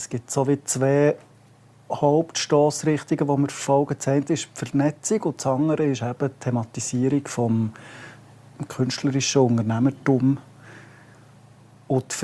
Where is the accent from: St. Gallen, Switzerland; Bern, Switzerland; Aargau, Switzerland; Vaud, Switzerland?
Bern, Switzerland; Gerade als Berner ist das immer wieder frustrierend.